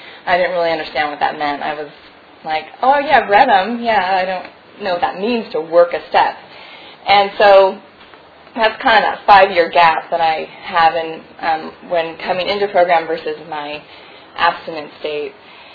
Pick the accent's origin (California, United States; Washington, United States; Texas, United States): California, United States; San Diego; I'm from San Diego. I went to my first meeting there